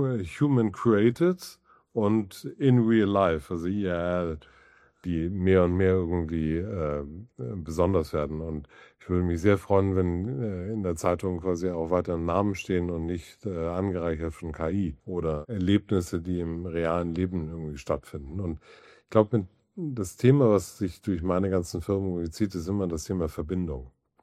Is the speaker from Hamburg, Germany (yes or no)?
yes; Hamburg, Germany; Deutschland und das in meiner Heimatstadt Hamburg.